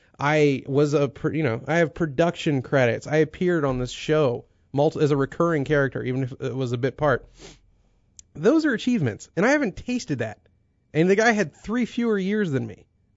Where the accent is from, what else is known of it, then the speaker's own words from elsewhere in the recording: United States; it's because I'm American